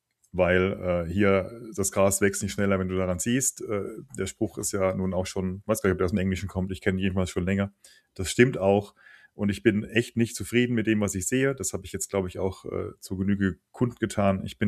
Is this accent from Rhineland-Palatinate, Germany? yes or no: yes; Rhineland-Palatinate, Germany; Ich komme ja aus der Nähe von Landau in der Pfalz. Das ist, glaube ich, 20 Minuten von Hasloch entfernt oder so.